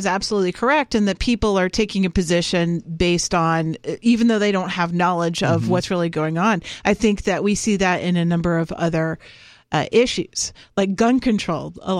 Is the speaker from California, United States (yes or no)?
no; New Jersey, United States; New Jersey.